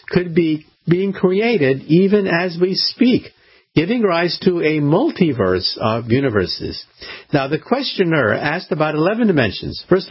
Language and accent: English; California, United States; I like to think of it as what I believe was true when I was a little boy growing up outside of San Francisco.